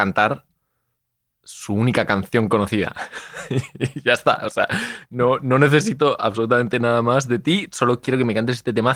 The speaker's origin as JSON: {"language": "Spanish", "town": "Zamora", "region": "Castile and León", "country": "Spain", "said": "Yo soy de Zamora y me acuerdo como a cierto revuelo con gente un poquito más mayor que yo"}